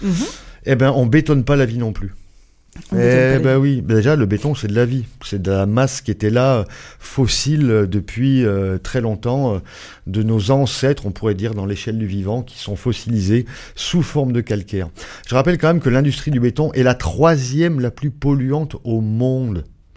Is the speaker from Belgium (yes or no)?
no; France; même chez nous en France, hein.